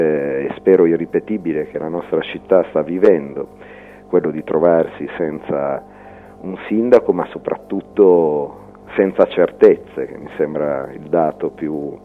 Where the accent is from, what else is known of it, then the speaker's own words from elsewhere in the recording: Bologna, Emilia-Romagna, Italy; now in Paris, France; a 20 anni capitava di dire sono di Bologna